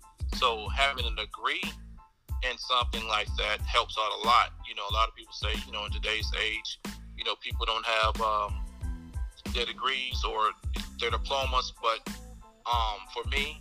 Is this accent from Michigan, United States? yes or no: yes; Detroit, Michigan, United States; now in Atlanta, United States; I am from Detroit, Michigan, but reside in Atlanta, Georgia.